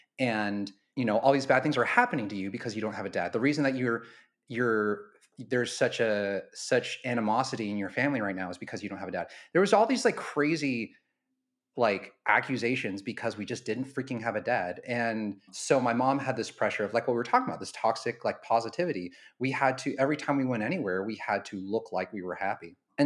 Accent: Portland, United States; I grew up in Portland. It was my mom, my sister, and I, and I grew up without a dad. And as I said, we lived in a really conservative, religious community in a small town in Portland.

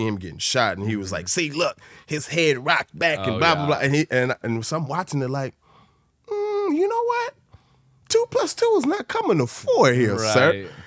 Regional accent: Waukegan, Illinois, United States; I grew up in Waukegan, Illinois, which is predominantly black and brown.

